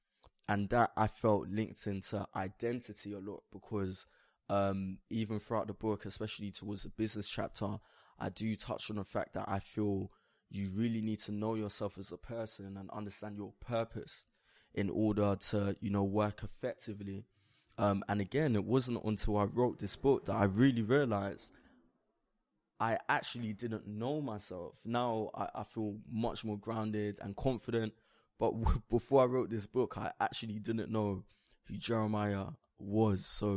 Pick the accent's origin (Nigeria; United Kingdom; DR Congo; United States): United Kingdom; England; for me, identifying as British, I've always thought, well, I'm English. I was born in England.